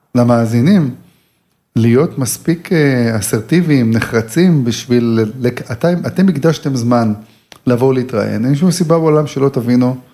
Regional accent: Herzliya, Tel Aviv District, Israel; born there; now in Tel Aviv, Israel; אני בן 56, נולדתי בהרצליה, אני גר היום בתל אביב

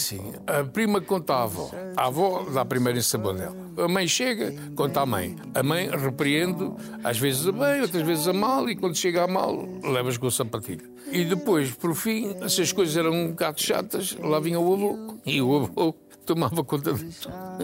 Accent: Coimbra, Centro, Portugal; born there; o Nando depois veio com 7 anos para fazer a primeira classe em Coimbra, onde nasci

